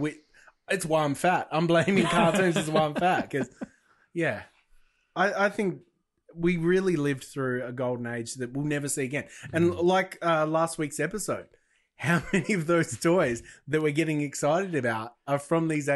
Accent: Australia; growing up in Australia

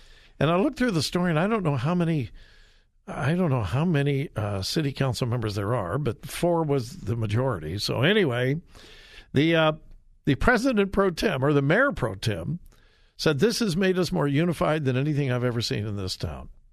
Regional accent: California, United States; It brings back my confidence in at least parts of my my home state of California.

